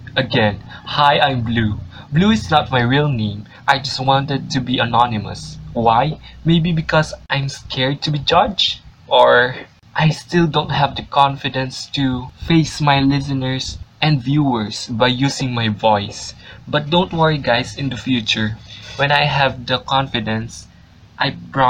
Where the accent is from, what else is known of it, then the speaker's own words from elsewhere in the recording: Philippines; English is a second language; I am a pure-blooded Filipino. I'm from the Philippines. I do speak Filipino and English